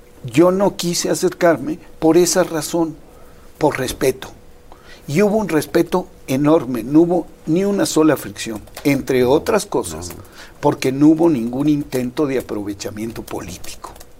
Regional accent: Mexico; me da pena, como mexicano y como hombre que ha seguido esta causa

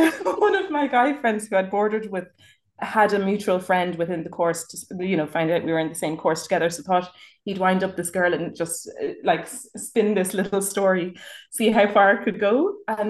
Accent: Ireland; accent: Irish; also born or lived in Sierra Leone; And I feel, because my accent is Irish, that you nearly have the sense that the Africans amongst us would think, oh, she's not African at all

